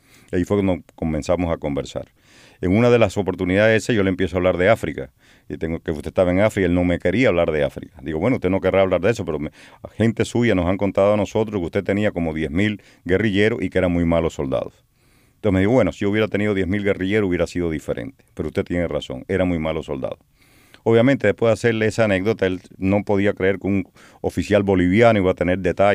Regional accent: Cuba; yo soy cubano

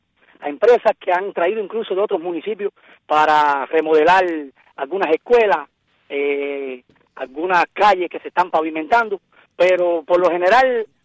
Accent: Cuba; yo en lo personal lamento que se celebre en mi país la muerte de tantos cubanos jóvenes

